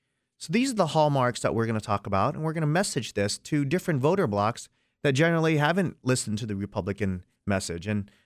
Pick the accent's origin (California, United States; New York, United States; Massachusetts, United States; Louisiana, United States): California, United States; now in Minnesota, United States; I'm an immigrant to this country. I grew up in Southern California and lived here in Minnesota better part of the last decade.